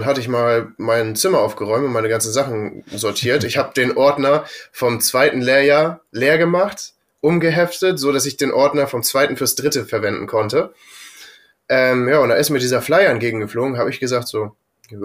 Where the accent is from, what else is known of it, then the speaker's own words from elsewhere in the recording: Stade, Lower Saxony, Germany; aus Stade. Das ist in Niedersachsen.